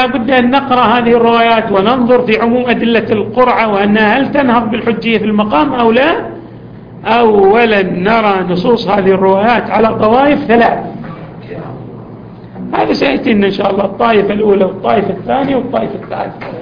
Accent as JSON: {"language": "Arabic", "country": "Yemen", "said": "في موجود عندنا في اليمن"}